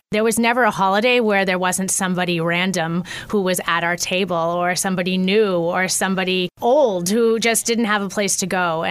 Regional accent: Canton, Massachusetts, United States; I grew up in Canton, Massachusetts.

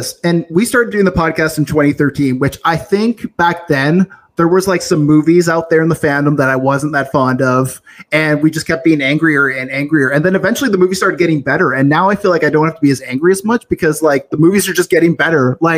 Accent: Vancouver, British Columbia, Canada; Vancouver, British Columbia. I guess western coast of Canada. Very beautiful city.

